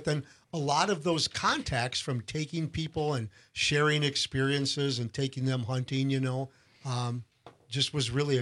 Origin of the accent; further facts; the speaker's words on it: Brookfield, United States; And I grew up in Brookfield, but Brookfield was different then.